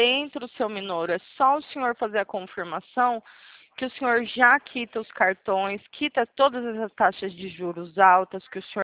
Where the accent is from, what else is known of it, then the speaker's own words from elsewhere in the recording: Presidente Prudente, São Paulo, Brazil; Eu sou daqui de Prudente.